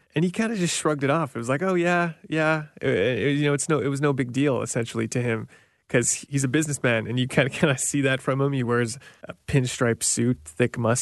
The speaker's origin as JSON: {"language": "English", "region": "Manitoba", "country": "Canada", "said": "I remember … kind of radio hits growing up because I'm from Manitoba."}